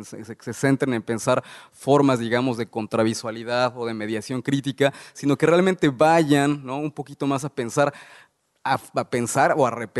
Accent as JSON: {"language": "Spanish", "country": "Mexico", "lives_now": "Dominican Republic", "said": "Yo soy mexicano, vivo en República Dominicana"}